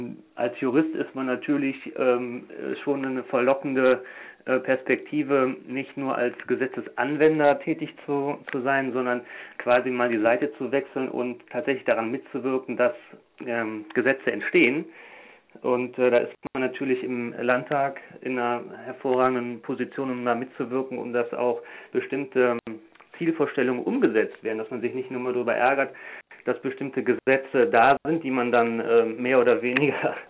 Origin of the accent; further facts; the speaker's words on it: Cologne, North Rhine-Westphalia, Germany; now in Viersen, Germany; Ich bin 37 Jahre alt, geschieden, keine Kinder. Ich bin Kölner gebürtig, bin dort zur Schule gegangen, Abitur gemacht, dann eine Banklehre absolviert und dann in Köln Jura studiert. Bin jetzt auch als Anwalt tätig und wohne und arbeite in Viersen am Niederrhein.